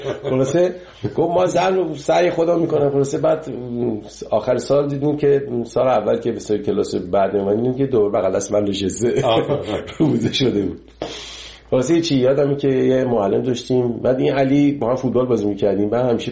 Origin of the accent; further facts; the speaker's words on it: Iran; moved away; 30 سال 30 و خورده سال که از ایران من اومدم بیرون